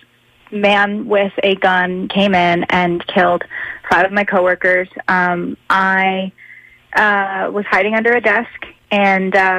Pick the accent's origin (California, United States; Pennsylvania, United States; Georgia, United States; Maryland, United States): Maryland, United States; The Capital is my hometown paper, so I'm from Maryland.